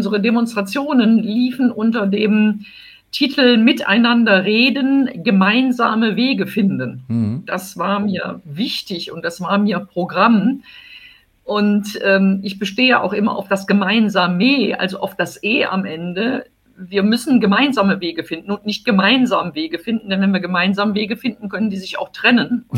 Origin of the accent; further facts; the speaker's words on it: Rhineland, Germany; Ich bin ja ursprünglich aus dem Rheinland